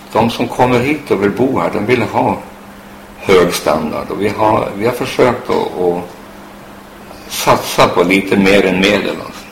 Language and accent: Swedish; Norway; also born or lived in Sweden / Tanzania / Mozambique; now in Thailand; Jag är norrman.